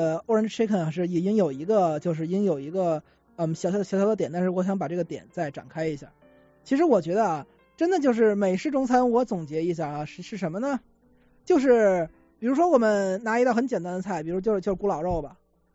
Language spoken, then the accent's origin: Chinese; northern China, China; 咱们仨严格意义上来讲都算是北方人啊